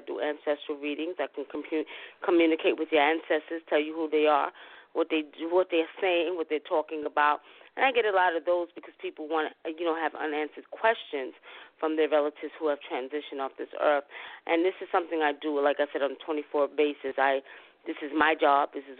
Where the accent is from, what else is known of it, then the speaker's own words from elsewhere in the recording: New York, United States; Although I was raised in New York, my grandmother, my aunts, and mother would not let us have it no other way. Africa was in the house.